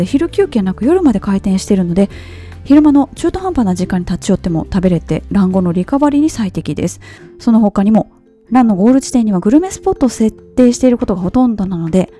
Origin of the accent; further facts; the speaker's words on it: Iwaki, Fukushima, Japan; ちなみに私の地元のいわきでは冬場あんこう鍋が美味しいですよ